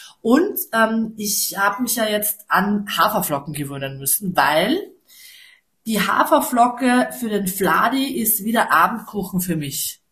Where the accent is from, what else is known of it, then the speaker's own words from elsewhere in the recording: Vienna, Austria; Ich bin ja Wienerin, wie ihr wisst. Ich bin ja wirklich waschechte Wienerin.